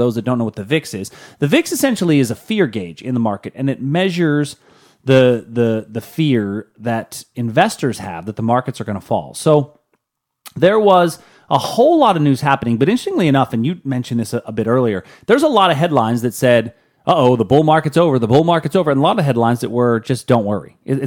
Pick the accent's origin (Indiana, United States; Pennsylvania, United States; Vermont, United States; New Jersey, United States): Pennsylvania, United States; Pittsburgh; Mind you, I grew up in Pittsburgh.